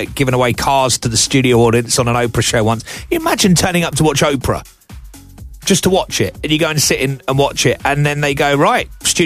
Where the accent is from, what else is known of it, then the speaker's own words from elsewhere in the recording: England, United Kingdom; And I was like, mate, I'm from England.